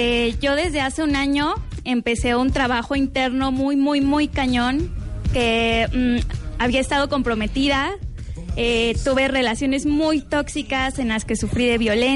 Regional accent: Guerrero, Mexico; Vengo de Guerrero.

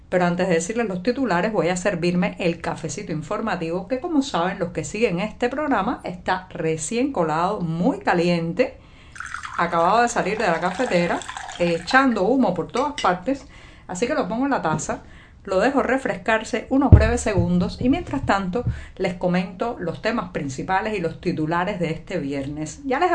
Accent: Cuba; cubana, periodista, ciudadana.

